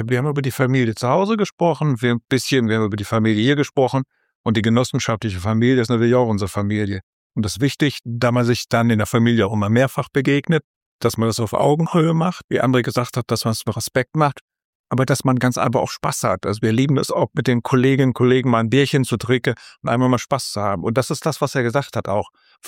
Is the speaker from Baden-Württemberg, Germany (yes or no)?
no; Bonn, North Rhine-Westphalia, Germany; Ich komme aus Bonn